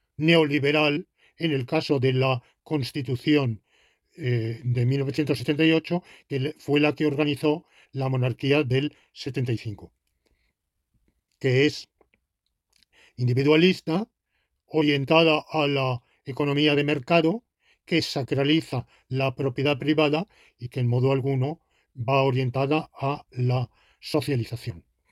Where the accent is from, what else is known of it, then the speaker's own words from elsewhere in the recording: Spain; yo hablo, soy español, hablo en España, desde España